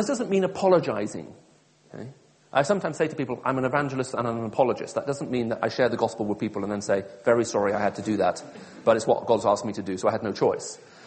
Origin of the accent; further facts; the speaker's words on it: Saudi Arabia; also born or lived in Middle East; because I grew up in Saudi Arabia, the English accent I heard was the one on the radio.